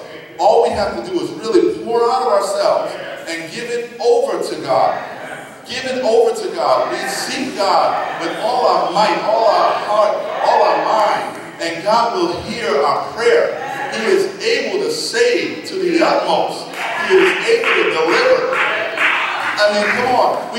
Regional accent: New York City, New York, United States; I remember growing up in New York City, there were so many good players at the time that I was trying to play.

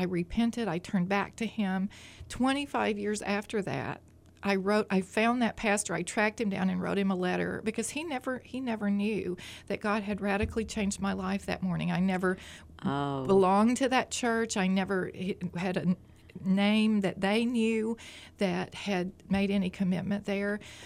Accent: Mississippi, United States; born there; I was born in Mississippi to parents who love the Lord, who walk out their Christian faith.

